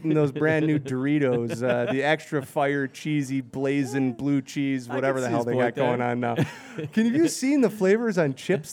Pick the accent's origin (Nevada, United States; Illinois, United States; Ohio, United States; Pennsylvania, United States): Illinois, United States; River Forest; Believe it or not, I grew up in River Forest where the Jays had their home.